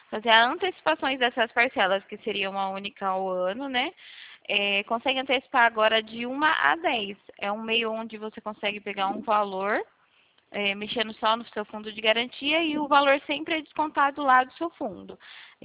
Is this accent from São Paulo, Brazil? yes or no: yes; São Carlos, São Paulo, Brazil; sou daqui de São Carlos, tá? De São